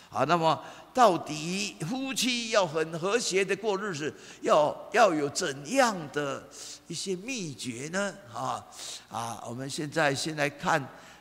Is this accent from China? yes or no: no; Taiwan; 那么我们台湾人也讲了哈